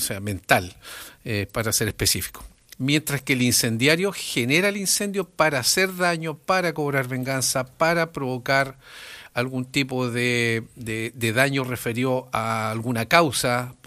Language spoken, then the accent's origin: Spanish; Lota, Biobío, Chile; born there; en mi comuna, porque yo nací aquí en Lota, yo nací en Lota, entonces tengo un cariño muy especial por Lota